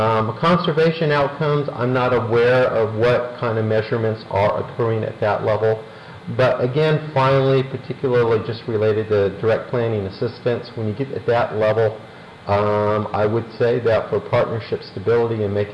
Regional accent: Midwest, United States; Just, I come from the Midwest

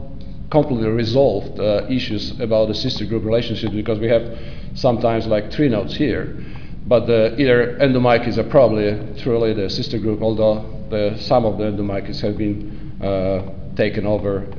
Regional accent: Poland; including my own country, where I come from Poland.

